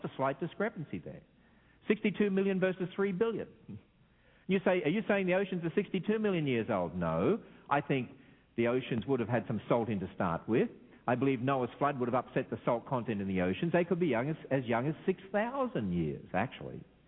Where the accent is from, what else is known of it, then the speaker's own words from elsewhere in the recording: Australia; my home country in Australia.